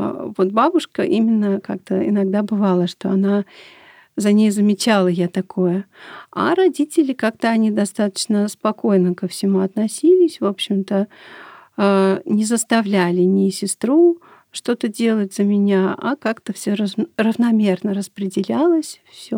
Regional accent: Moscow, Russia; я родилась в Москве, и все детство мое прошло в Москве.

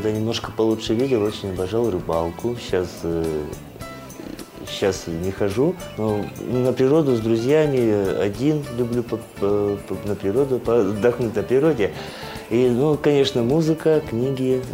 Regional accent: Lipin Bor, Vologda Oblast, Russia; Я с Вологодской области, из небольшого райцентра сельского, из красивого места, села Липинбор называется. На берегу большого-большого белого озера, красивого жемчужина нашего северного белозерья.

